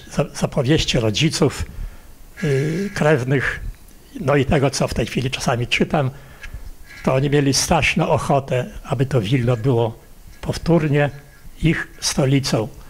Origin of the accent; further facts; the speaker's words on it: Vilnius, Vilnius County, Lithuania; ja chciałbym jako Wilnianin, który od początku, od 1939 roku